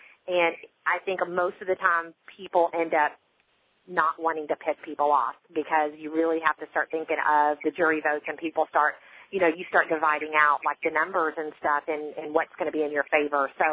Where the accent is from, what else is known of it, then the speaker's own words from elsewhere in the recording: Texas, United States; I always like the Texas people just because I'm from Texas.